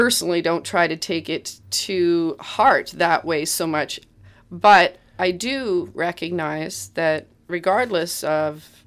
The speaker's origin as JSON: {"language": "English", "country": "Canada", "tie": "born or raised there", "said": "we grew up in Canada, rural Canada"}